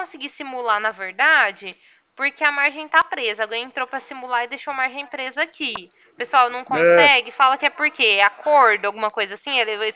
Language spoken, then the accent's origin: Portuguese; Ribeirão Preto, São Paulo, Brazil; sou daqui de Ribeirão Preto, do escritório daqui.